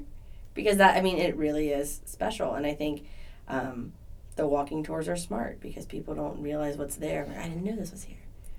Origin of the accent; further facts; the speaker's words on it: Virginia Beach, Virginia, United States; I'm from Virginia Beach. You know, I just live in a different part of it now.